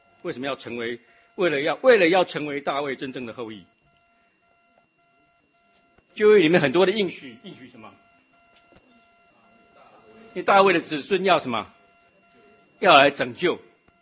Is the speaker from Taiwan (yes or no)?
yes; Taiwan; 我们在台湾长大的，我们在小学上那个上国文课